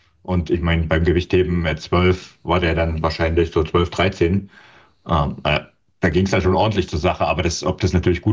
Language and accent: German; eastern Germany, Germany; ich bin ja auch aus dem Osten und ich kann da noch weiter zurückdenken.